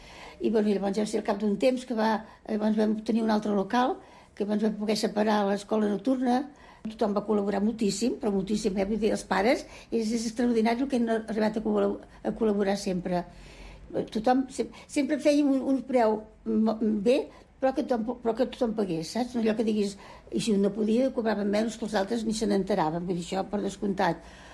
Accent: Barcelona, Catalonia, Spain; born there; vaig néixer a Barcelona l'any 30, vol dir que tinc 87 anys

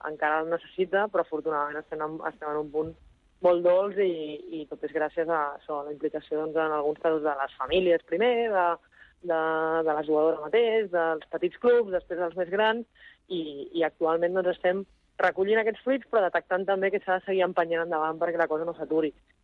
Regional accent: Catalonia, Spain; com a ciutadana, com a catalana

